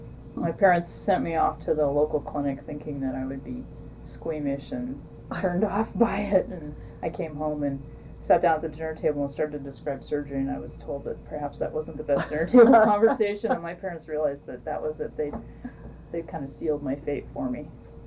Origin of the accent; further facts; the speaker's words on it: Forest Grove, Oregon, United States; also born or lived in Hillsboro; I was born in Hillsboro, Oregon. I grew up in Forest Grove, Oregon, and there's suburbs of Portland, the major city in Oregon.